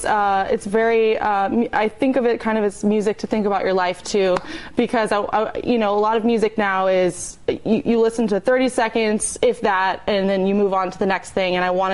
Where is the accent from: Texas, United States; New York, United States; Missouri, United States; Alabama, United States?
Texas, United States; Dallas; And Dallas.